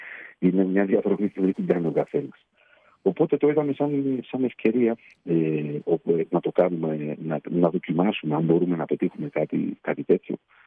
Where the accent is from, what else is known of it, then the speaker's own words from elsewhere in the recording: Thessaloniki, Central Macedonia, Greece; Μεγαλώσαμε μαζί στην Τούμπα.